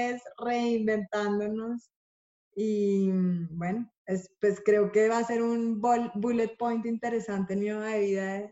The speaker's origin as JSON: {"language": "Spanish", "country": "Colombia", "tie": "born there", "said": "nací acá en Colombia, estudié en el Liceo Francés acá en Colombia, pero bueno, y estudié economía en los Andes."}